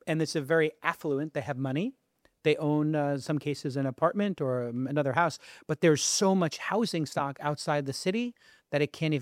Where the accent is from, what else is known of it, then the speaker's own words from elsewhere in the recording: Brooklyn, New York, United States; I'm still practicing. I'm trying. I'm from Brooklyn. We talk very loud. So I've had to adjust.